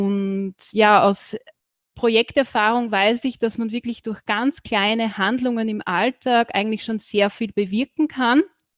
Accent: Burgenland, Austria; ich komme aus Österreich, genauer gesagt aus dem Burgenland. Das ist so das östliche Bundesland von Österreich, wird auch so als das sonnigste Bundesland bezeichnet.

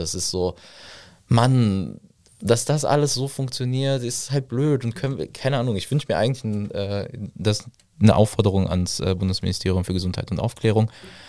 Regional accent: Düren, North Rhine-Westphalia, Germany; Ich bin hier groß geworden, ich komme aus Düren.

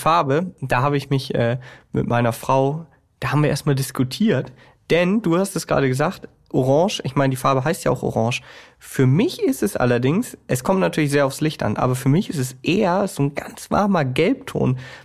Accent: Bremen, Germany; meiner Heimatstadt Bremen.

